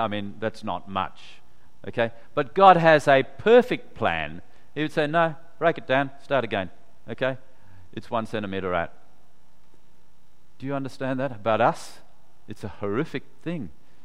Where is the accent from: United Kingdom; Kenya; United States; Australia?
Australia; Perth, Western Australia; also born or lived in Malaya; I was born in Malaya. I came out on the ship January 1957. Yeah, I was 6 years old. And it took about 8 days to come from Malaya down to Perth.